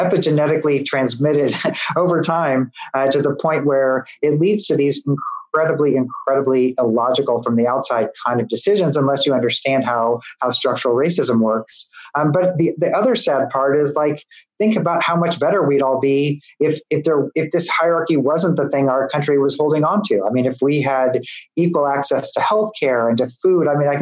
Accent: Midwest, United States; I'm a Midwesterner.

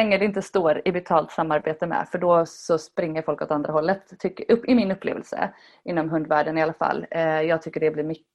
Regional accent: Sweden; Alltså jag är ju väldigt svensk kanske på det sättet.

